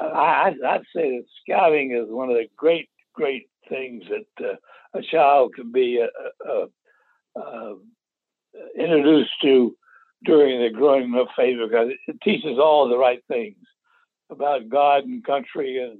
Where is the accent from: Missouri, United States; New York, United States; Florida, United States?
Florida, United States; There was a lot of mosquitoes here in Florida.